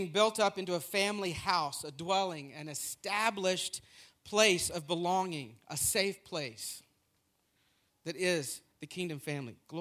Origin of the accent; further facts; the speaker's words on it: Tennessee, United States; because I'm from Tennessee and we have porches